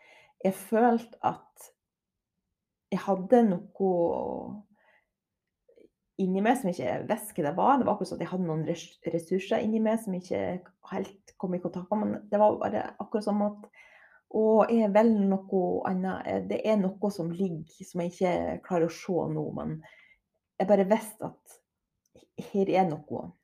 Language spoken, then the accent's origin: Norwegian; Herøy, Nordland, Norway; now in Copenhagen, Denmark; Jeg kommer ifra Herøy på Helgeland. Og, men det begynner faktisk å bli noen år siden jeg flyttet derifra. Men jeg, i hvert fall, jeg elsker Herøy.